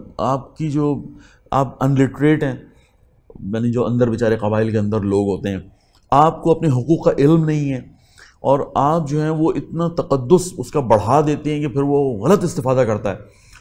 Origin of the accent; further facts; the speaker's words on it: Pakistan; ہم پاکستانی ہیں, بلوچستان ہماری سمجھ میں فوراً آ جاتا ہے.